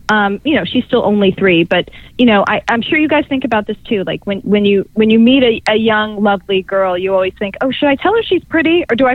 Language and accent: English; Atlanta, Georgia, United States; I grew up in Atlanta, Georgia, and growing up, I always went to this amazing repertory theater called the Alliance Theater.